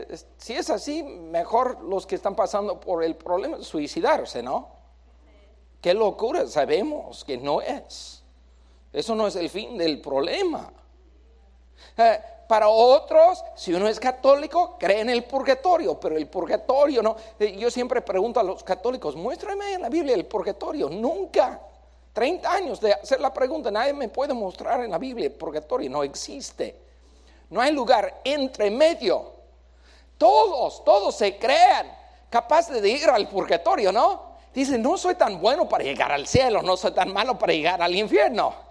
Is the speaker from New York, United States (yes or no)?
no; Colorado, United States; fuimos a Colorado, llevé a mi familia al pueblito donde yo nací, donde yo crecí, y yo estaba diciendo, ahí viví en esa casa